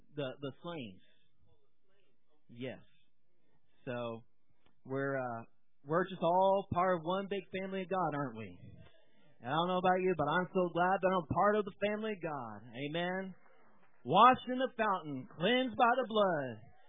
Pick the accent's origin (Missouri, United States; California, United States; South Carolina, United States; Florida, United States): Missouri, United States; And so, again, we're from Southwest Missouri. We live in a small town called Monette, about a population of 10,000 people.